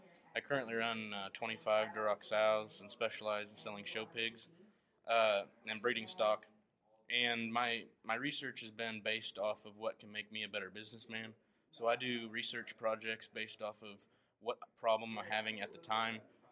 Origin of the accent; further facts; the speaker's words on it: Syracuse, Nebraska, United States; from Syracuse FFA chapter in Syracuse, Nebraska.